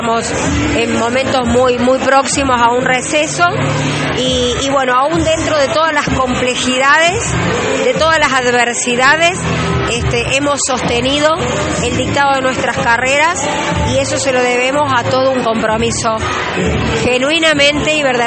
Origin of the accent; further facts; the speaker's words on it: Argentina; esos valores que nos caracterizan como argentinos.